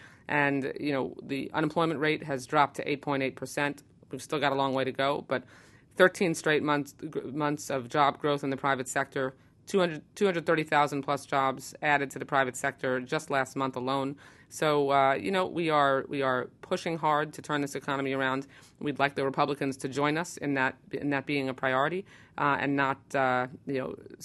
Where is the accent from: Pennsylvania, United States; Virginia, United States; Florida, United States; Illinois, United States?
Florida, United States; I am from Florida.